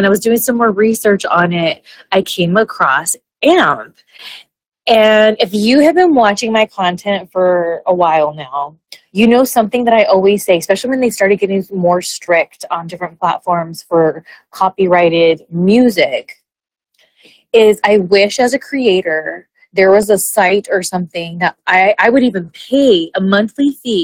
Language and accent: English; California, United States; and I live in California, I'm born and raised in SoCal, and when I moved to Louisville, Kentucky to OVW